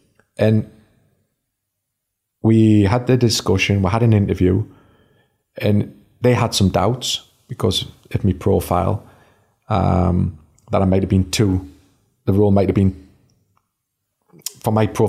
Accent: North East England, United Kingdom; I might have to get rid of the Scottish accent that everybody's directing us at, even though I'm a Geordie.

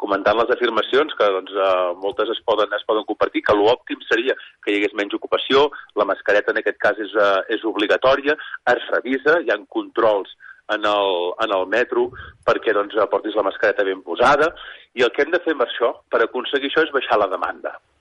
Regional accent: Sallent, Catalonia, Spain; jo soc de Sallent

